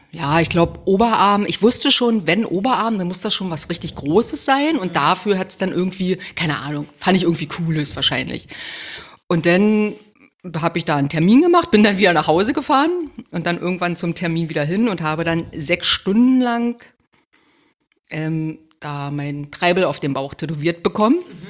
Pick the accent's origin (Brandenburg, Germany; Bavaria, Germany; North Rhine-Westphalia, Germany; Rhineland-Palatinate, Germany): Brandenburg, Germany; Cottbus; Und genau, ich komme aus Cottbus